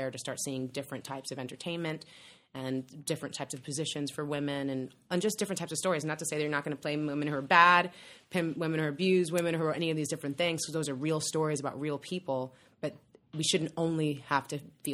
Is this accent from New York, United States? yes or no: yes; New York, United States; I'm a New Yorker, maybe.